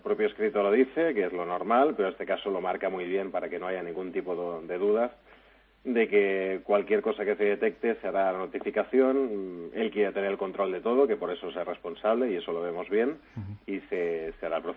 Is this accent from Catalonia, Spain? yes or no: yes; Catalonia, Spain; en ningún caso, como catalán, como policía